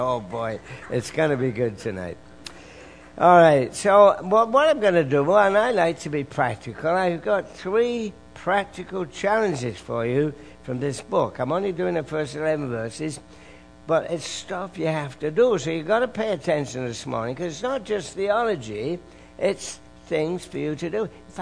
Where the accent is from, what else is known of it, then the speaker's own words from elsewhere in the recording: England, United Kingdom; I grew up in England, and occasionally we had that unhealthy food, you know.